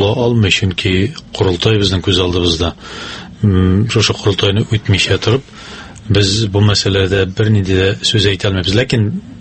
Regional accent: Oly Tarkhan, Tatarstan, Russia; born there; Мен иң беренче үзем туым белән Тәтеш районыннан Олы Тархан дип аталган авылдан

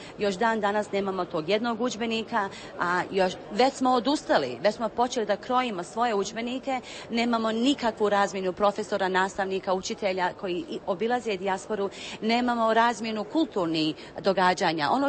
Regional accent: Bosnia & Herzegovina; now in Australia; Ja imam dodatnu domovinu. Ja sam 37 godina u Australiji, ali ja sam prvo Bosanka, pa onda onaj dio Australke.

